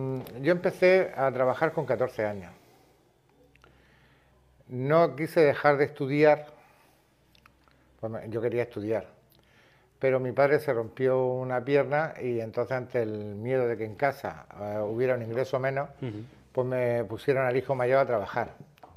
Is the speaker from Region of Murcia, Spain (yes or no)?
yes; Los Médicos, Region of Murcia, Spain; born there; En mi caso nací en los Médicos, en la Diputación de Cartagena con menos gente, creo que son 130 personas los censados. Ahí es donde tengo la casa de campo con mi mujer, con Marian. Y a los 2 años me fui para Los Dolores.